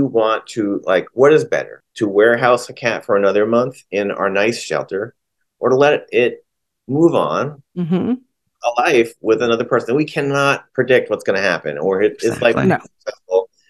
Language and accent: English; New Jersey, United States; moved away as an adult; I came here from New Jersey. It was a different life.